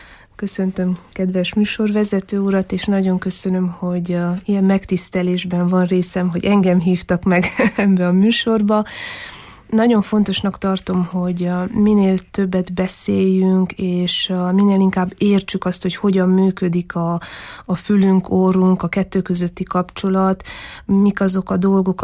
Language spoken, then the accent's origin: Hungarian; Miercurea Ciuc, Harghita, Romania; also born or lived in Târgu Mureș; Én egy vásárhelyi születésű leány vagyok, aki Csíkszeredában nőttem fel, és akkor kerültem vissza Vásárhelyre